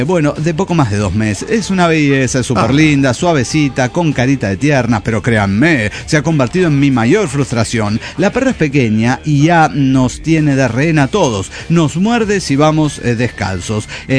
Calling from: San Luis, Argentina; de la Sierra de San Luis, Argentina.

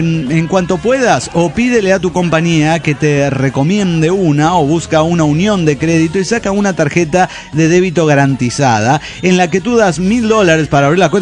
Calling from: Argentina; de Argentina.

